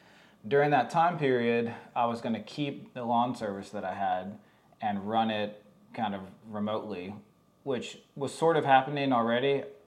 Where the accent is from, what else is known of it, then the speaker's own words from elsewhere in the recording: North Carolina, United States; now in Fort Myers, United States; Blake is from Florida, I'm from North Carolina, we met in Colorado, got engaged, moved back to where she was from